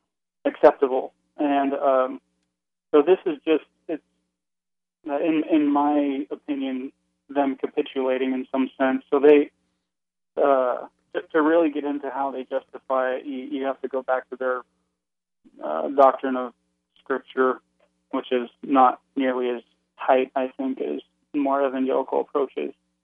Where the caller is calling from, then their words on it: Princeton, New Jersey, United States; I'm calling from Princeton, New Jersey.